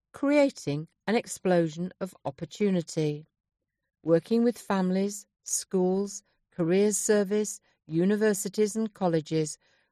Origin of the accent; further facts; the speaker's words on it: Bradford, Yorkshire and the Humber, United Kingdom; I was born and brought up in Bradford